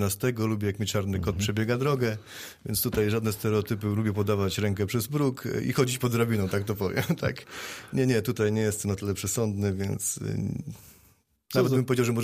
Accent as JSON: {"language": "Polish", "town": "Nowa Sól", "region": "Lubusz Voivodeship", "country": "Poland", "tie": "born or raised there", "said": "Tak, ja Nową Solę znam doskonale. Wychowałem się w Nowej Soli. Wszystkie moje drogi edukacyjne zaczynały się od Nowej Soli."}